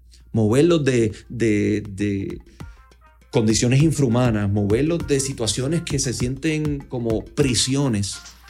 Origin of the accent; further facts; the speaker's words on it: Ponce, Puerto Rico; adoptado porque me crié en Ponce. Así que mi papá es de Yauco, mi mamá es de Maunabo, de esa área. Después la familia de mami se mudó a Carolina, Country Club, Parque Ecuestre, Cambute, toda esa área. Pero de verdad me siento más del sur y amo el sur de Puerto Rico.